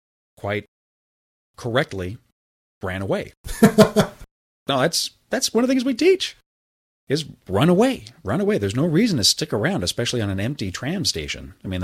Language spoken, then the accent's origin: English; Santa Monica, California, United States; From personal experience growing up in West Los Angeles, Santa Monica, there's a huge homeless population